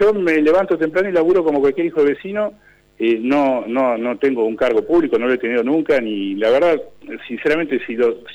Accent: Argentina; creo yo como argentino tenemos es que este país no te da garantía de nada

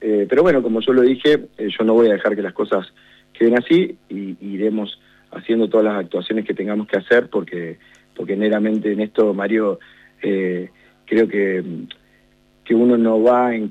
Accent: Comodoro Rivadavia, Chubut, Argentina; Yo soy un ciudadano de Comodoro, todo el mundo me conoce, camino la ciudad todos los días, y ando por mi provincia todos los días

